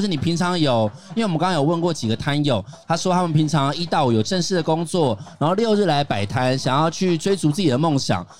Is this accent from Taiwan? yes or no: yes; Taipei, Taiwan; 我们是外来人，我们是台北人